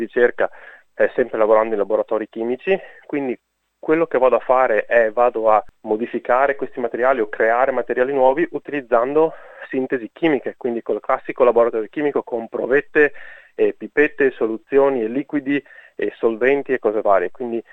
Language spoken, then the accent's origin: Italian; San Donato di Piave, Veneto, Italy; now in Australia; Io sono nato e cresciuto a San Donato di Piave, una cittadina in provincia di Venezia, e ho fatto l'università a Padova.